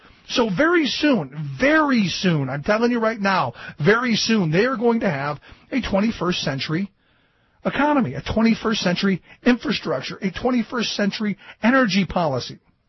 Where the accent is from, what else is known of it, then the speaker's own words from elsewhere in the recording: United States; I am an American first and foremost. I live in the state of Pennsylvania, but I am an American.